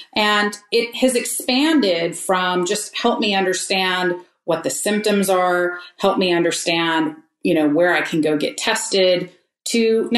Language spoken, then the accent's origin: English; Austin, Texas, United States; my home state or my home city of Austin, Texas.